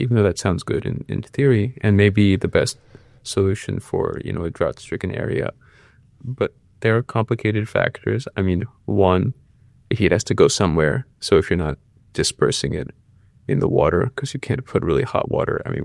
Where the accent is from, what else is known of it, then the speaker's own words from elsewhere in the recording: New York City, New York, United States; Actually, I grew up in New York City, and we had window air conditioning units.